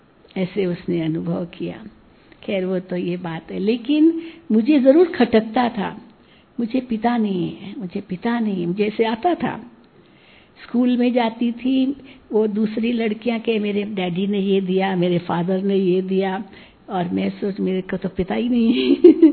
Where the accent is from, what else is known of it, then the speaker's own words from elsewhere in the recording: Mumbai, Maharashtra, India; born there; मैं मुंबई में पैदा हुई, और 3 दिन की थी केवल